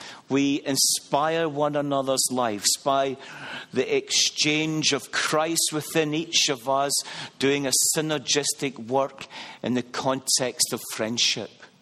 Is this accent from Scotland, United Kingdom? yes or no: yes; Scotland, United Kingdom; I am a Scotsman